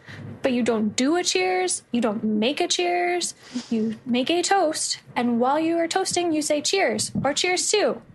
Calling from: Wisconsin, United States; from Wisconsin

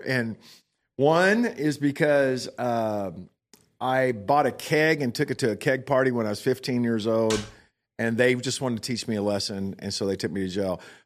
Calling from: Fort Worth, Texas, United States; So currently, I'm tuning in from Fort Worth, watching y'all on 100 inches because everything is bigger in Texas.

